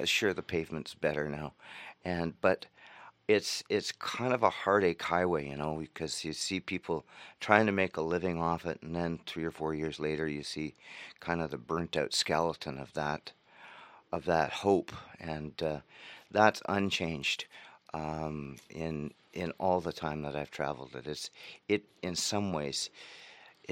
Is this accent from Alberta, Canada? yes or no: no; Thunder Bay, Ontario, Canada; Yeah, I grew up in Thunder Bay, and I go back there.